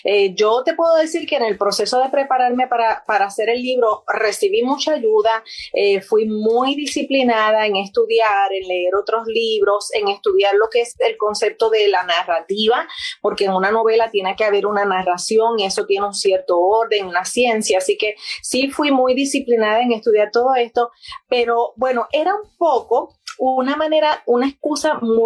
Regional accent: Puerto Rico; accent: Caribbean; Yo soy puertorriqueña, por si notan un pequeño acentito caribeño.

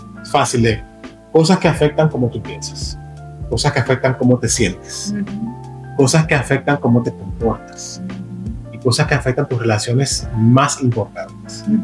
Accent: Dominican Republic; now in Grand Rapids, United States; Incluso en mi país, en República Dominicana

